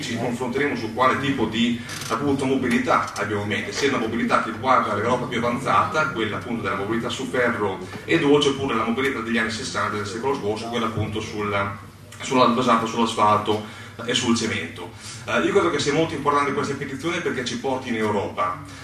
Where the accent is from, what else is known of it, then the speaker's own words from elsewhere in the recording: Emilia-Romagna, Italy; Io vengo dalla Bassa Modena